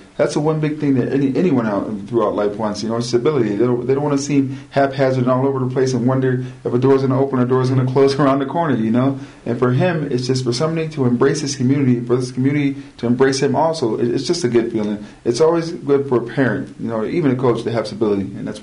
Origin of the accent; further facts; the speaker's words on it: Syracuse, New York, United States; Syracuse is my hometown where what I love.